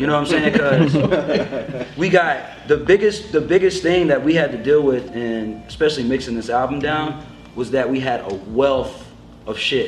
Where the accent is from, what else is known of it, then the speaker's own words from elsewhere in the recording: North Carolina, United States; I'm from North Carolina originally.